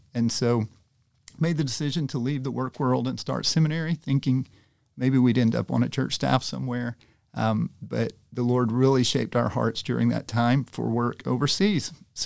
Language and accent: English; Birmingham, Alabama, United States; We grew up in Birmingham, grew up on the east side of town, the Irondale area, and the church we were involved in there, McWayne Baptist